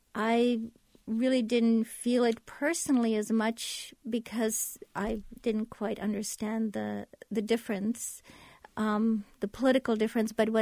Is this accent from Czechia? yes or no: yes; Prague, Czechia; now in United States; I was born in the 60s in Czechoslovakia, in Prague. And the 60s were happier years in that country.